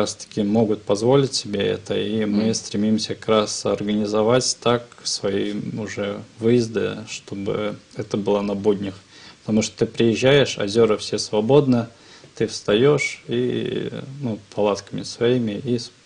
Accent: Velikiye Luki, Pskov Oblast, Russia; now in Saint Petersburg, Russia; Ну, а потом был переезд в Санкт-Петербург уже, родом я из Великих Луг.

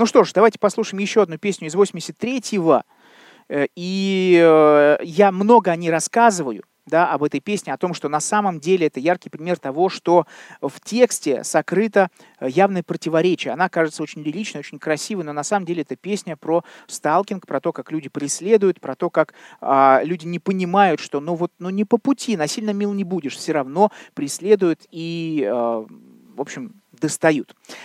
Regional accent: Orenburg, Orenburg Oblast, Russia; Не буду уточнять, что клип на эту песню был снят на вокзале моего родного города, Оренбург.

